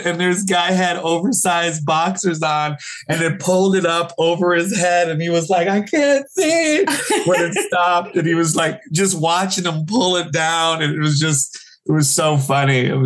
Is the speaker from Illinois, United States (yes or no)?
yes; Chicago, Illinois, United States; also born or lived in Racine; I'm from, I always say I'm from Chicago, but I was born in Racine, Wisconsin.